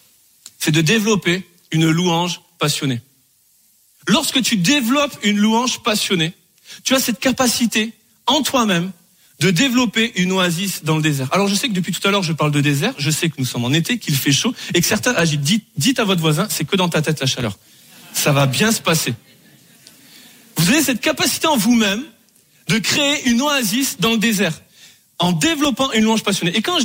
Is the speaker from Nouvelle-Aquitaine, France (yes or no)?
yes; Bordeaux, Nouvelle-Aquitaine, France